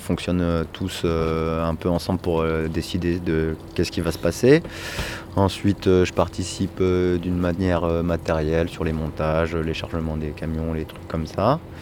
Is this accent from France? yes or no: yes; Occitanie, France; voilà, je viens des Cévennes